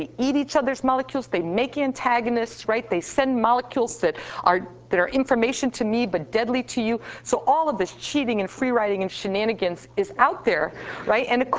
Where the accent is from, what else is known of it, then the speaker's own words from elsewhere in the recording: New York, United States; I'm from New York, so this was our Christmas card this year that we made.